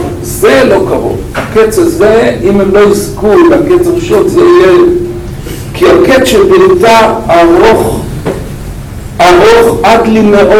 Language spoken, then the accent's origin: Hebrew; Kfar Pines, Haifa District, Israel; אני קצת יש לי ניסיון בחמורים, ילדותי גדלתי בכפר פינס